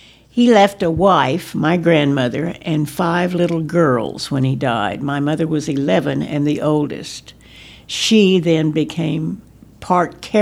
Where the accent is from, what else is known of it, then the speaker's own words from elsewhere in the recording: Wewoka, Oklahoma, United States; born there; I was born in Wewoka, Oklahoma in 1934.